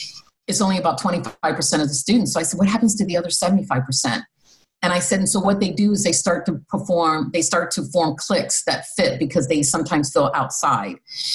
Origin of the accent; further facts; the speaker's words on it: Midwest, United States; I came from the Midwest. You know, I had not seen poverty quite like this.